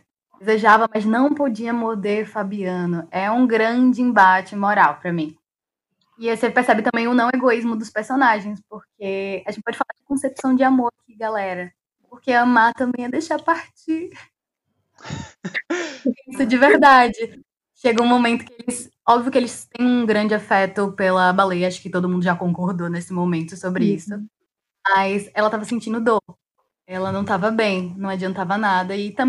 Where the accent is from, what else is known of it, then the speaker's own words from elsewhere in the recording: Northeast Region, Brazil; Como nordestina, tudo bem não saber isso, porque, né, nossa cultura é muito vasta.